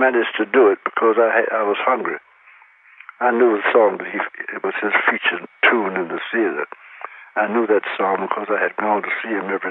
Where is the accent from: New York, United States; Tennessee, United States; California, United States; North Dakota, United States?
Tennessee, United States; Nashville; because I'm from Nashville too